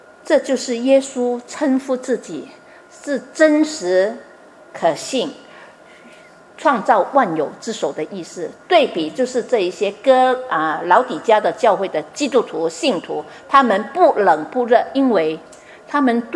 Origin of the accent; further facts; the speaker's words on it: China; 我们是中国人一讲就明白，非常明白